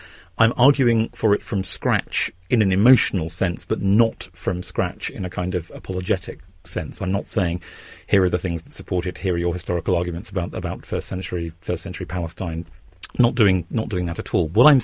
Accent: England, United Kingdom; talking about I'm English, I'm an Anglican, talking about religion is embarrassing

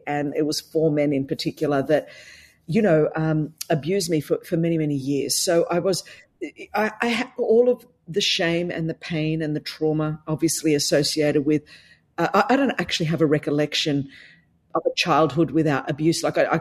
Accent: Sydney, New South Wales, Australia; accent: Australian; I did. I grew up in Sydney, Australia. So I was in the promised land.

